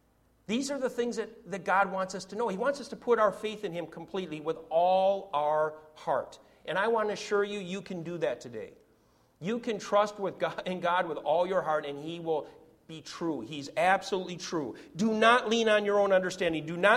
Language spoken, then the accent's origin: English; United States; And I can say that because I'm an American. I'm a whatever third, fourth generation American born and bred in this country.